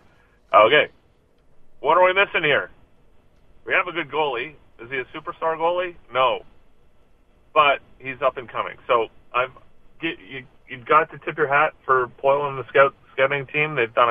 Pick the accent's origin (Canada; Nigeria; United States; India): Canada; Montreal, Quebec; I'm from Montreal.